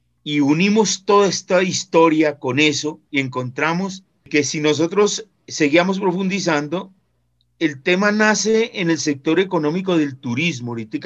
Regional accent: Colombia; lo que nos hizo como colombianos lo que somos hoy en día

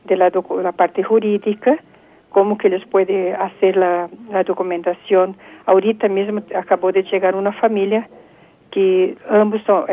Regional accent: Brazil; Sí, yo soy de Brasil, sí.

